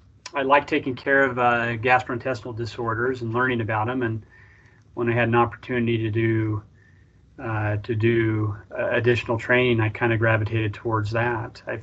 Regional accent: Roy, Utah, United States; I grew up in Roy, around here. I lived my life there, went to college at Utah State

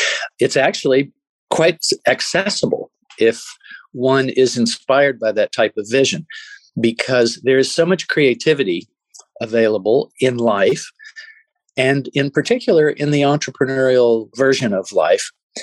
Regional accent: Chattanooga, Tennessee, United States; I am from Chattanooga, Tennessee, and my father was an entrepreneur in real estate

